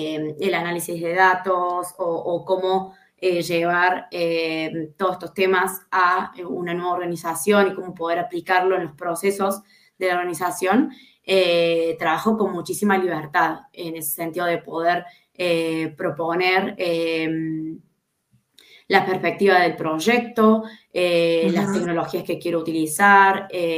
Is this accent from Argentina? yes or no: yes; Córdoba, Argentina; now in Spain; Vengo de una ciudad de Córdoba, Argentina